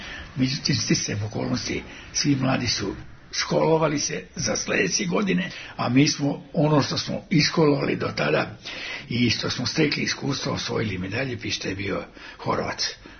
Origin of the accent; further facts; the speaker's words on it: Serbia; Ja sam prvi Srbin zlatnu medalju koju osvojio.